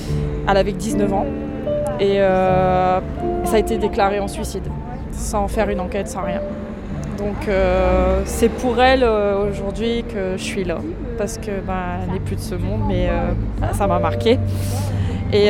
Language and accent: French; Hauts-de-France, France; je viens de la Somme, pour les soutenir justement